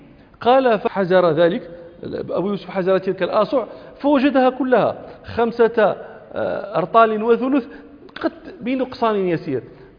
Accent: Morocco; ولا سيما بيوت العلم عندنا في المغرب كانوا يتوارثون الصاع

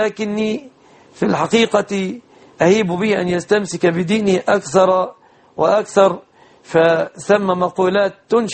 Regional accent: Egypt

